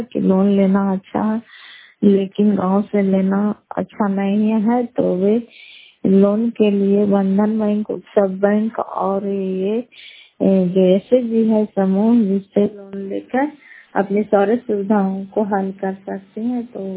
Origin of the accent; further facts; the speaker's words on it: Fatehpur, Bihar, India; घर फतेहपुर, पंचायत मकलौता, जिला नालंदा, करतुसरा ब्लॉक की निवासी हूँ।